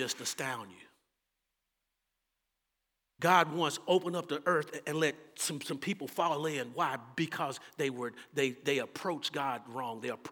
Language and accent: English; Texas, United States; accent: Texas; excuse my broken English, but my Texas accent